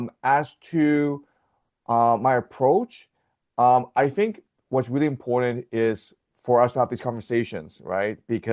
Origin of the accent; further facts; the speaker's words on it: Toronto, Ontario, Canada; Like I'm from Toronto originally, so like, you know, let's try to meet up in Montreal.